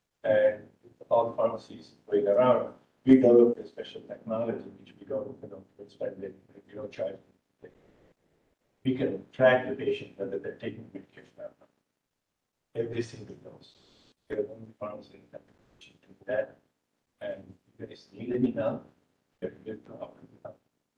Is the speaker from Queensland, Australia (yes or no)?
no; Sydney, New South Wales, Australia; I'm from Sydney.